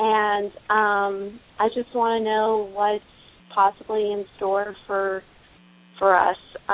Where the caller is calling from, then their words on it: Brooklyn, New York, United States; I'm calling from Brooklyn.